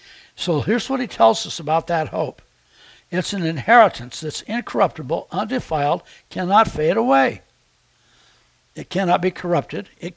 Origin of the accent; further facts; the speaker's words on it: Los Angeles, California, United States; born there; But I'm from the deep Southeast because I was born in Southeast L.A. I was born in East L.A.